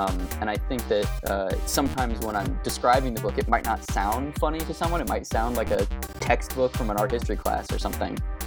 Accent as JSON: {"language": "English", "region": "Arizona", "country": "United States", "said": "A lot of people have kind of brought up the fact that Becca is from Arizona and I am from Arizona."}